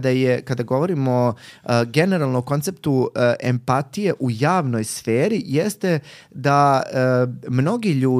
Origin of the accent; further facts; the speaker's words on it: Bosnia & Herzegovina; Evo, recimo, ja potičem iz Bosne i za nas važi da smo jako srdačni